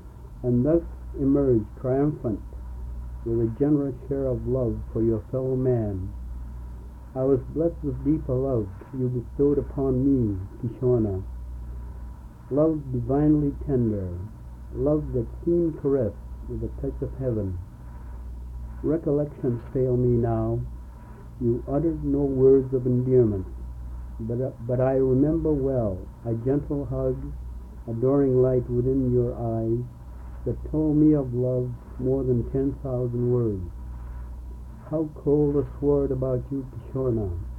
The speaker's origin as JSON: {"language": "English", "town": "Point Hope", "region": "Alaska", "country": "United States", "tie": "born there", "said": "The village is located on this spit. And I was born on August 10, 1911."}